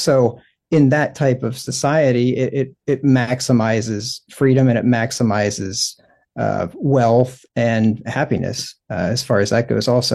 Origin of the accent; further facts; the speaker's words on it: Pennsylvania, United States; also born or lived in Cincinnati, United States / Minnesota, United States; And I grew up in Pennsylvania. I spent some time in Cincinnati in a church there where I was trained and ordained for the ministry.